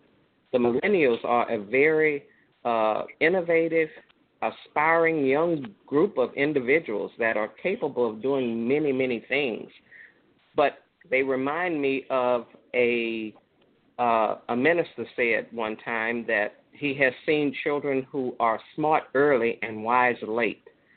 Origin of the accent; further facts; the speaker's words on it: Cameron, Louisiana, United States; And growing up in Cameron, Louisiana, which was a segregated part of Cameron for me in the 60s.